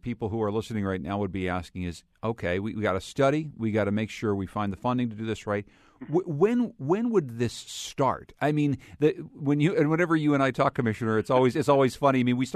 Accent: Pittsburgh, Pennsylvania, United States; now in Connecticut, United States; where I grew up in Pittsburgh, Jim, there are a lot of tunnels, right?

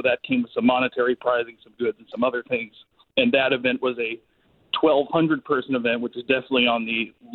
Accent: Guam; now in Massachusetts, United States; Originally, I'm from Guam, though I'm in Massachusetts now.

